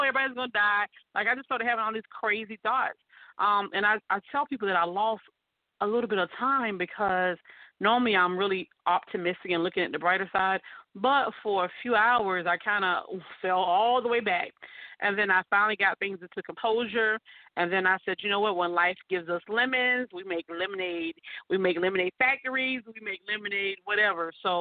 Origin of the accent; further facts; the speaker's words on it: South Carolina, United States; And then I came to my hometown, which is in South Carolina, where I was hiding away because at that time it was 30 cases.